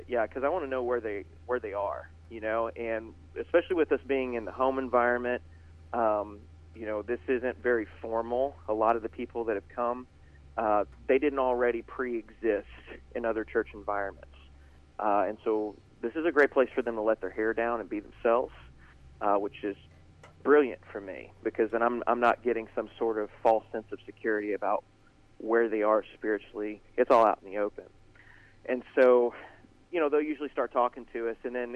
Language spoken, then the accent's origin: English; Kentucky, United States; originally from Breckenridge County, believe it or not.